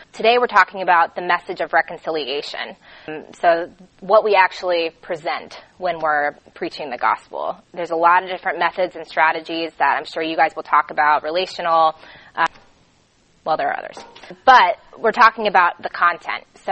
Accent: Atlanta, Georgia, United States; I'm originally from Atlanta. I got saved as a senior in high school.

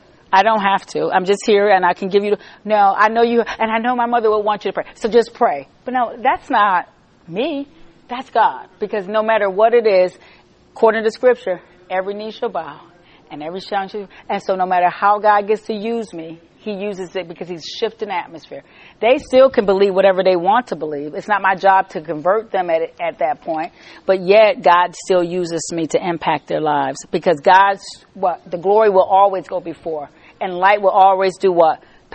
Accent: New York, United States; I'm from New York, so I could go home

